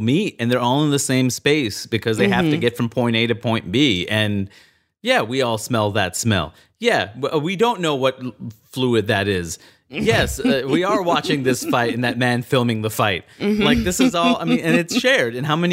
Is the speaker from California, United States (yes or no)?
no; Queens, New York, United States; that's part of why I loved growing up in Queens so much. Like, I could be an Indian dude.